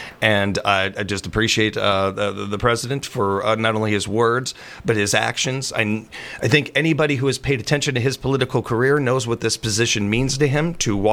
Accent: Chicago, Illinois, United States; watching a bit of the festivities and what's going on in my hometown of Chicago

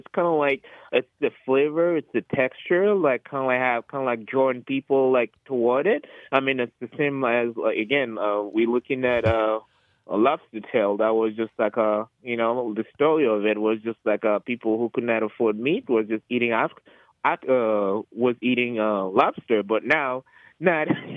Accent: Haiti; And growing up in Haiti with no sisters.

